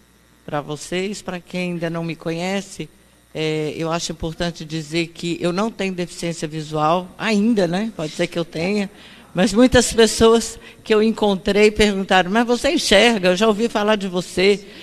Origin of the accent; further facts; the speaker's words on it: Uberaba, Minas Gerais, Brazil; born there; minhas amiguinhas cegas de Uberaba, de onde eu nasci